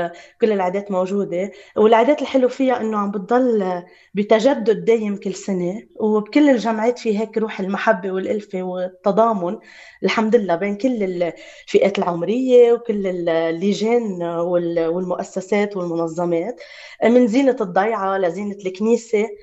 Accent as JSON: {"language": "Arabic", "country": "Lebanon", "said": "نحن كلبنانية"}